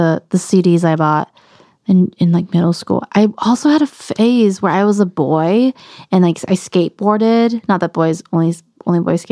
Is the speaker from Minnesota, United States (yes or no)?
no; Anaheim, California, United States; Ska for a hot second, because I'm from Anaheim.